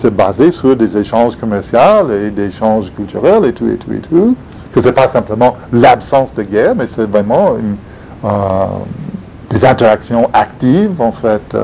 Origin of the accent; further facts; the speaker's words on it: the South, United States; au sud des États-Unis, d'où je viens